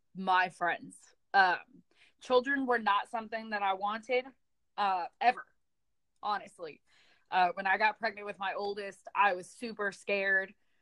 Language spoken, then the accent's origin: English; Texas, United States; I'm from a small town in Texas, so graduating high school and getting away from my hometown were that was really it.